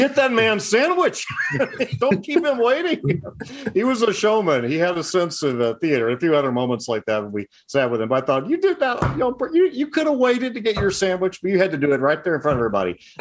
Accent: Allen, Texas, United States; also born or lived in Dallas; Well, I'm a sixth-generation Texan. I was born in Dallas at Presbyterian Hospital when it was kind of out in the country. Grew up in Allen in the suburbs up there when it was still largely country.

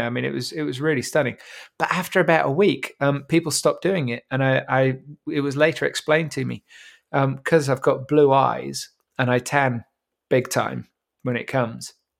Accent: England, United Kingdom; because, you know, I'm English, so I was basically like a beacon with the sun reflecting off my pale skin.

